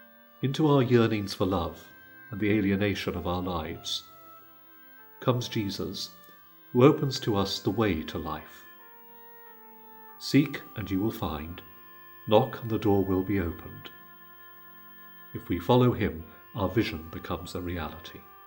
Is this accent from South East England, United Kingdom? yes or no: yes; South East England, United Kingdom; When I was a boy growing up on the Isle of Wight